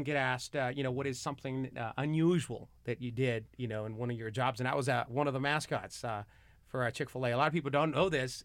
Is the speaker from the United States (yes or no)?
yes; La Puente, California, United States; also born or lived in Mexico City; And so I grew up in La Puente.